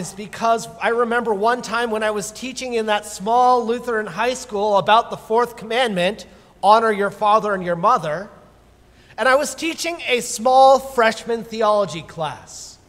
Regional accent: Fort Wayne, Indiana, United States; I come from Fort Wayne.

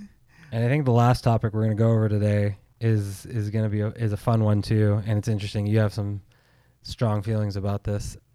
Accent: United States; And you know, I'm an American saying that, that I don't watch Indy.

